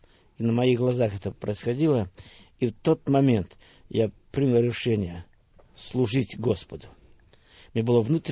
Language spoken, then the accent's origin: Russian; Progress, Bryansk Oblast, Russia; мы родились на Брянщине, поселок Прогресс. Отец наш был пастырем, мы родились в христианской семье, наша была большая семья, 14 человек. Я был в семье 13-й.